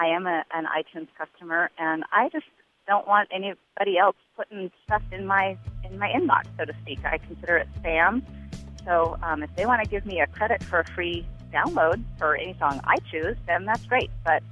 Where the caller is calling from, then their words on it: Skokie, Illinois, United States; I am calling from Skokie, Illinois. I'm 51 years old.